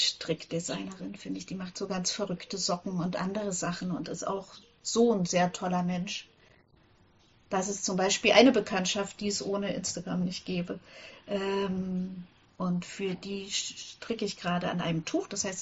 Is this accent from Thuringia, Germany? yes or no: yes; Thuringia, Germany; Ich glaube, ich komme aus Thüringen, ich bin da aufgewachsen und ich kann mich noch an die Spinnstuben auf den Dörfern erinnern